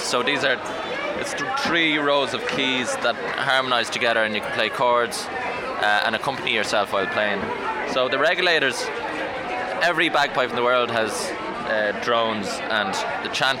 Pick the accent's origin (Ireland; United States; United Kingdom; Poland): Ireland; Dublin, Leinster; I'm from Dublin.